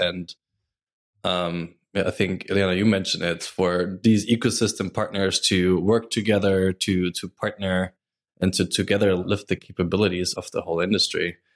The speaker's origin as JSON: {"language": "English", "town": "Munich", "region": "Bavaria", "country": "Germany", "tie": "born or raised there", "said": "I mean, just in my hometown, where I was at least born and raised in Munich, ESA Aerospace is one of those players."}